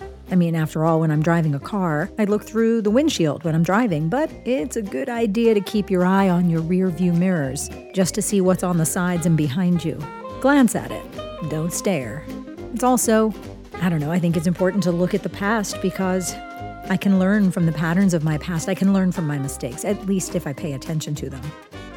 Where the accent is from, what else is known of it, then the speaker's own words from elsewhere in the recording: Pennsylvania, United States; I don't know if it's because I grew up outside of Philadelphia and so was surrounded by colonial history.